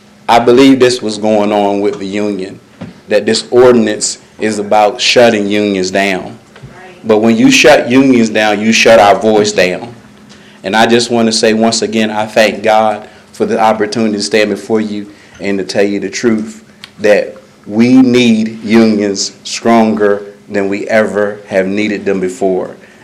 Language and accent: English; Delaware, United States; born there; I have been a member of Sussex County, well, a community member for 45 years. I was born in Nanticoke Hospital, 1973, on March the 11th.